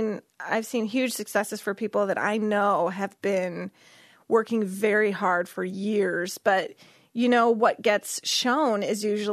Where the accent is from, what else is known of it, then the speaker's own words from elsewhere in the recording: Battle Creek, Michigan, United States; that's my hometown. I went to Lakeview High School, and I'm a huge Battle Creek fan.